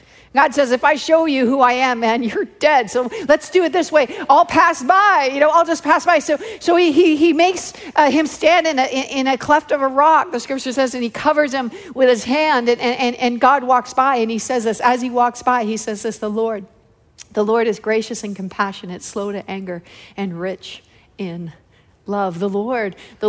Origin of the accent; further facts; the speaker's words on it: Canada; So I come all the way from Canada to ask you this.